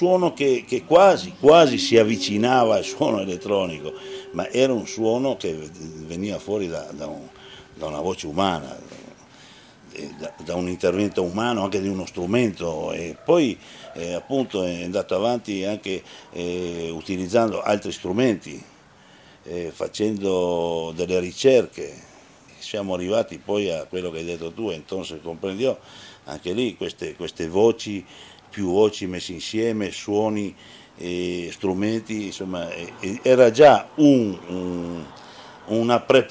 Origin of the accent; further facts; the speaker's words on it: Veneto, Italy; perché parlavamo sempre in Veneto con lui, perché anch'io sono Veneto